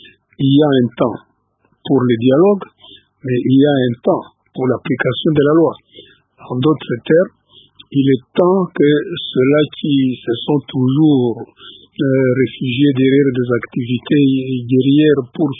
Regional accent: Goma, North Kivu, DR Congo; Je viens personnellement de Goma, au Nord Kivu.

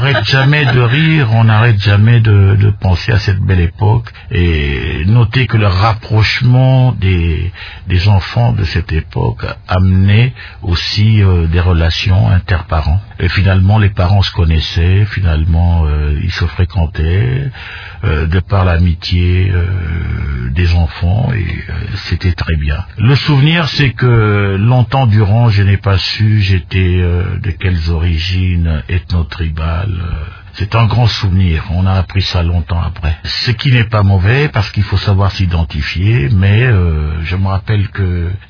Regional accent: Kinshasa, DR Congo; Toute mon enfance à Kinshasa, de temps en temps quelques incursions dans les provinces, quelques mouvements à l'étranger, et puis voilà. Mais ça ne me gêne pas de dire que je suis quinois.

